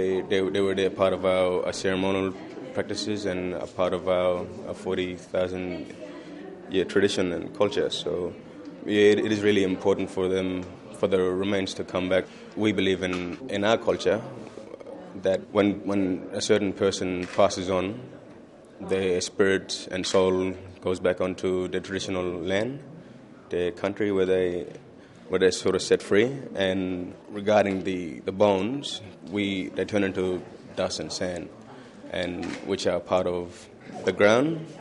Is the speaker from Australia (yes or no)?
yes; Fitzroy Crossing, Western Australia, Australia; I come from Fitzroy Crossing in Western Australia.